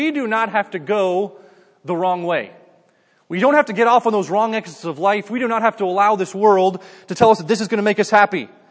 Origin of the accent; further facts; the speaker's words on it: New Jersey, United States; I grew up in New Jersey, so you probably know that's kind of like New York, New Jersey.